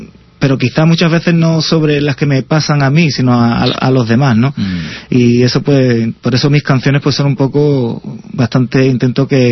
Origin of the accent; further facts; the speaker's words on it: Seville, Andalusia, Spain; also born or lived in Madrid; now in Leganés, Spain; yo nací en Madrid. Pero cuando me preguntan digo que soy sevillano, que es donde me he criado. Y ahora he vuelto, estoy de nuevo aquí en Madrid, en Leganés.